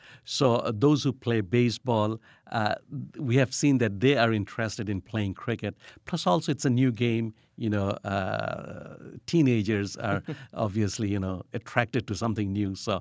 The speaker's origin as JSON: {"language": "English", "country": "Bangladesh", "tie": "born or raised there", "moved": "yes", "said": "When I was growing up in Bangladesh, I played cricket."}